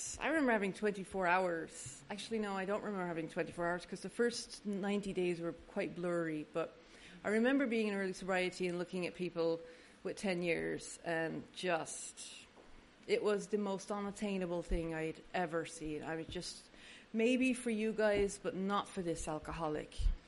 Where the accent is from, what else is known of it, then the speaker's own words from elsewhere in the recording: Dublin, Leinster, Ireland; might notice a little tiny bit of an accent. It's faded a lot over the years. I was born in Dublin, Ireland, on Easter Sunday, 1971.